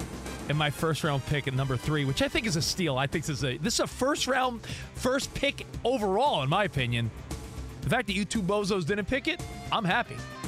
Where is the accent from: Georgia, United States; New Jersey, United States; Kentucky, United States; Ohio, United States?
New Jersey, United States; Union; From my hometown of Union, New Jersey, Ray Liotta's the star of the movie.